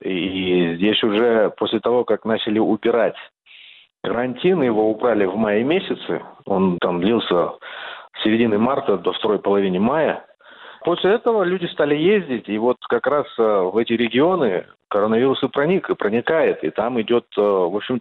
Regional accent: Ust-Kamenogorsk, East Kazakhstan Region, Kazakhstan; мой родной город Усть-Каменогорск

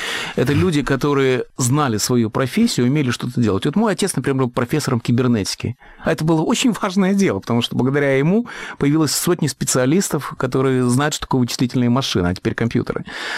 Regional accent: Riga, Latvia; поскольку мы с вами выросли в Риге, а Рига – город кривой, Рига – город средневековый

